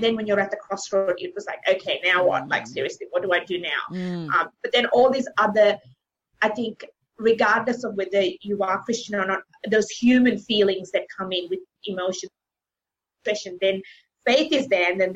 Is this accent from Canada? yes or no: no; Sri Lanka; Christian schooling back in Sri Lanka, because I'm originally from Sri Lanka